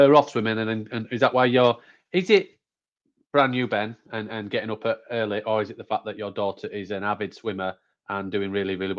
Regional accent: Yorkshire and the Humber, United Kingdom; I'm a Yorkshireman and I'm tight and I'm not paying for it.

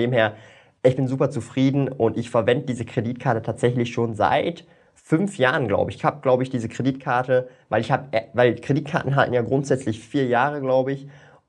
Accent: Switzerland; um halt Fremdwährungen zu erhalten als Schweizer

